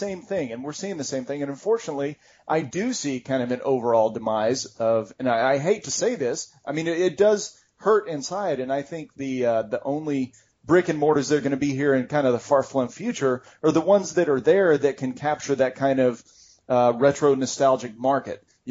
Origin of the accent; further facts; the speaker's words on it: Texas, United States; Oh, I'm from Texas.